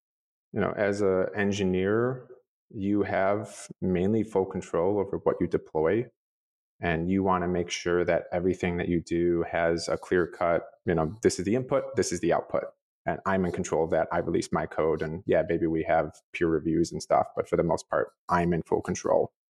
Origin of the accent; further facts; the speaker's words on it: Buffalo, New York, United States; Because I grew up in Buffalo and, you know, my family was part Polish and part German.